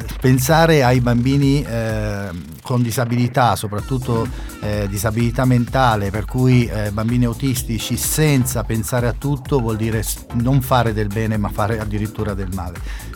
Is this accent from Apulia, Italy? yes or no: yes; Francavilla Fontana, Apulia, Italy; Francavilla tra l'altro non è nemmeno il mio paese di nascita, ma è sicuramente la cittadina che mi ha visto crescere, perché ho giocato a calcio per, sì. per qualche anno qui a Francavilla